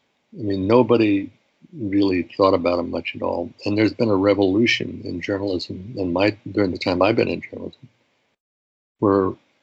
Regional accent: Kansas City, Missouri, United States; I think I grew up in Kansas City

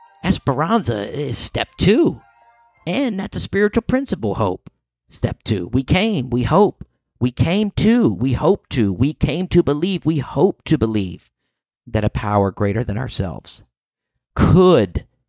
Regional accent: East Coast, United States; And I'm an American man on the East Coast, so my prayers take on a religious connotation.

